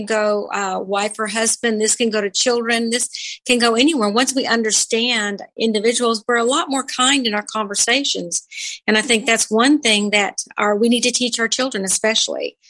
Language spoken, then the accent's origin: English; Los Angeles, California, United States; Sure. I grew up in Los Angeles. So I grew up in a different family who would sit and talk over each other all the time.